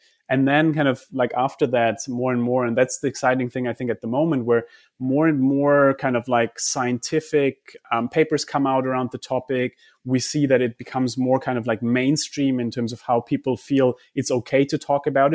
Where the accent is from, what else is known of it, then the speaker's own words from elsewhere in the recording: Germany; And you know, I come from Germany. I grew up with this idea of you got to plan everything